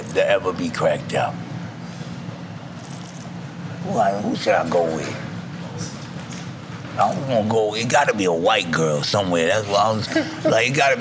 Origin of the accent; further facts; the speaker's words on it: Harlem, New York, United States; I'm from Harlem, baby.